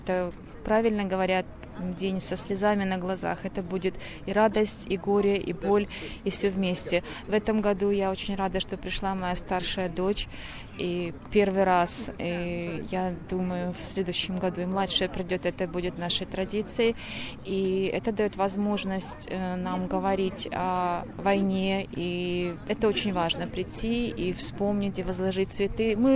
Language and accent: Russian; Kyiv, Ukraine; Мы с Украины, мы из Киева